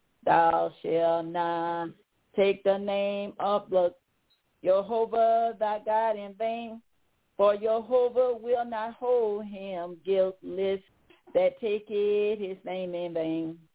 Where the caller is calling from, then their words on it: Tennessee, United States; I'm calling from Tennessee.